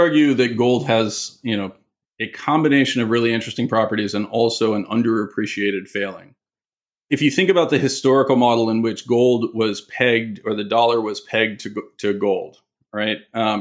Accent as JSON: {"language": "English", "country": "United States", "said": "I realize I'm speaking my book both as an American and as an investor."}